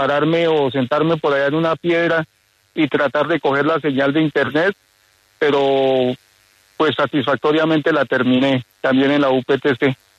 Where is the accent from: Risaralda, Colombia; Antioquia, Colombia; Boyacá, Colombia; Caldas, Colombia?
Boyacá, Colombia; Tunja; born there; Yo soy nacido en Tunja, Boyacá, don Julio.